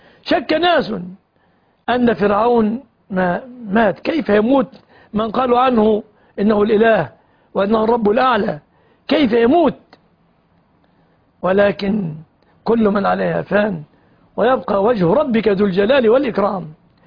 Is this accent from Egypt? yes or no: yes; Egypt